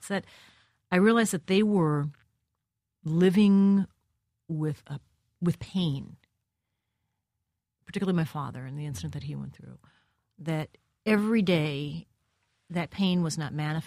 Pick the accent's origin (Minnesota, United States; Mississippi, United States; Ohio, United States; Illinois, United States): Minnesota, United States; Yeah, we were very Minnesotan in that sense. I grew up in Minnesota.